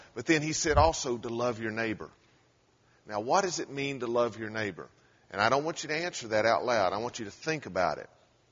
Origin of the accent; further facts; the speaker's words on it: Hendersonville, United States; It's actually against the law in my hometown of Hendersonville to spit on the street.